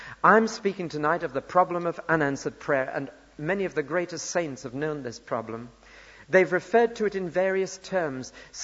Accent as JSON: {"language": "English", "region": "North East England", "country": "United Kingdom", "tie": "born or raised there", "said": "when he used to play rugby in the Northeast. He was, you know, the folk hero of my hometown."}